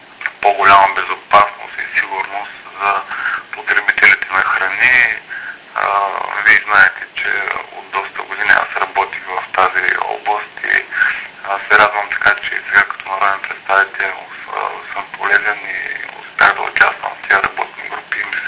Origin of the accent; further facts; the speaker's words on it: Sevlievo, Gabrovo Province, Bulgaria; аз съм от Севлиево